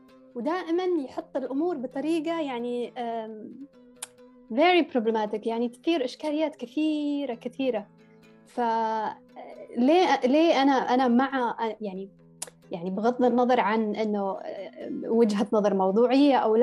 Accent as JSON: {"language": "Arabic", "country": "Yemen", "said": "أنا كيمنية المعنى اللي أشتي أقوله أحياناً يضيع"}